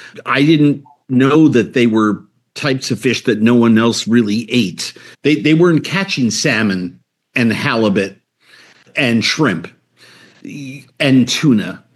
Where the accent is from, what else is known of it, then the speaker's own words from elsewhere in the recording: Long Island, New York, United States; born there; I was immediately taken to the beach near our house in Long Island and dipped into the Atlantic